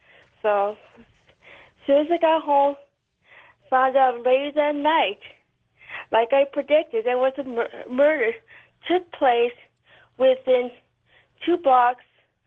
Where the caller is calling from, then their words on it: Colville, Washington, United States; Okay, I'm calling from Colville, Washington. KVCL country.